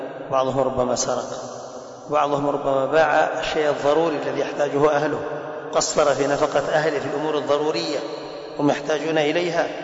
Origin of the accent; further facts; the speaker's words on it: Yemen; حق القات حق القات عندنا في اليمن